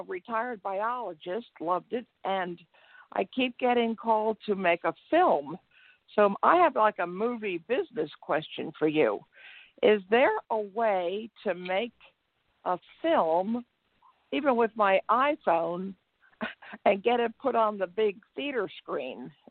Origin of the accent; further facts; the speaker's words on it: Pennsylvania, United States; I'm retired and from Pennsylvania, and I went south to ended up right now in Texas.